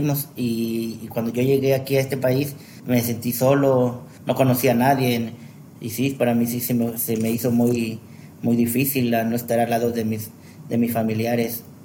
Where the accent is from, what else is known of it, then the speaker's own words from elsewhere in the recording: Veracruz, Mexico; now in United States; Soy de México, del estado de Veracruz.